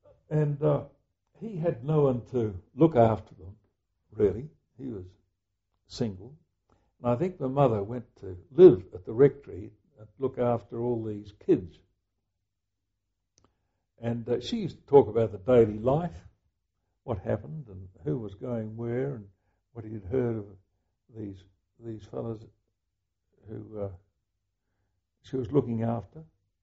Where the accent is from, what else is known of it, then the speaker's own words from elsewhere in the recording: Australia; The feeling, as an Australian, was that amongst a lot of Australians, we knew that Australia was likely to be invaded